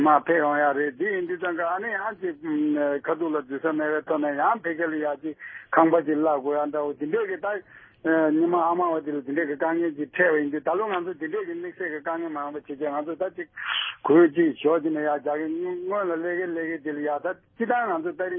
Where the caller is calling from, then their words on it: Taiyuan, Shanxi, China; 我是太原的